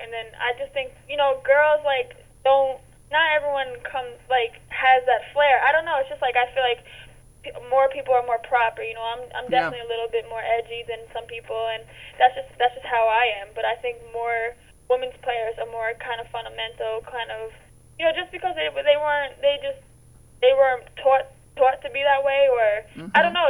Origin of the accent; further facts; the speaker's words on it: New York, United States; So I think growing up in New York, you also have a certain, like, swagger about you.